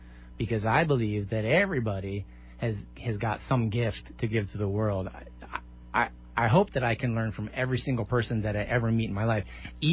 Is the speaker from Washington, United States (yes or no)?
yes; Seattle, Washington, United States; You know, I never live in L.A. I grew up in Seattle. We always thought that L.A. was the devil.